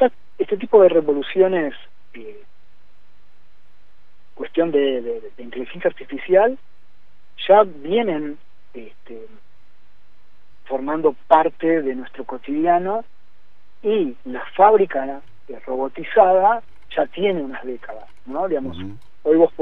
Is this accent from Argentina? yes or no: yes; Argentina; siendo nosotros Argentina un país históricamente periférico